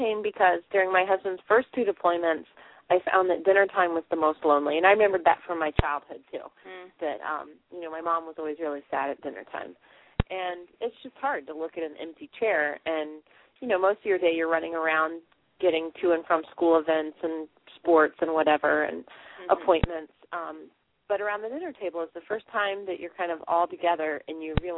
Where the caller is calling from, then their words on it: Maine, United States; Well, I'm calling in from Maine.